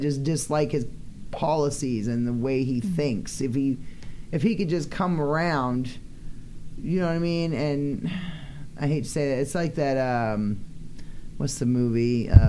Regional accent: Maine, United States; I'm from Maine. We're not a bunch of pussies.

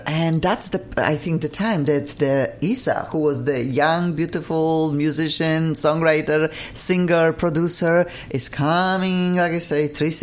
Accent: Poland; moved away as an adult; when I was straight from Poland, oh my gosh, spending even $5-7, I cried when I lost.

